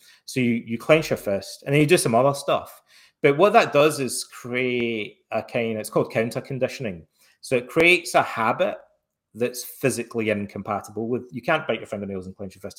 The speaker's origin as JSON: {"language": "English", "region": "Scotland", "country": "United Kingdom", "tie": "born or raised there", "said": "When I was a kid growing up in Scotland, we still had corporal punishment in schools until I was like, I think about 8 or 10 years old or something like that."}